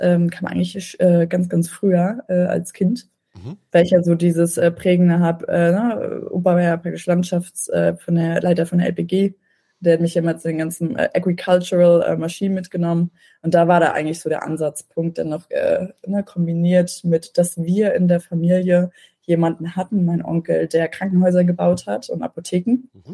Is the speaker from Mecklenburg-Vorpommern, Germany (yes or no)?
yes; Mecklenburg-Vorpommern, Germany; ich bin auch schon oben, ich bin auch aus MV